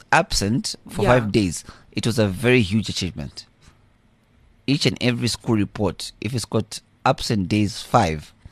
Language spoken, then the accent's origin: English; Kitwe, Copperbelt, Zambia; I was born in Zambia, in a small town of Kitwe, on the Okoba Belt province.